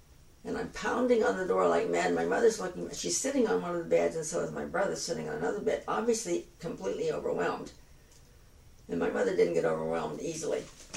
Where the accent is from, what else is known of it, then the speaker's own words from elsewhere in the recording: Canada; moved away; And I didn't consider myself an immigrant because I was only from Canada.